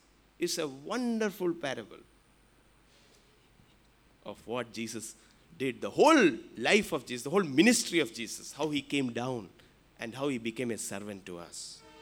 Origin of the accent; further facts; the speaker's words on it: India; No, I am an Indian. I was born here in India.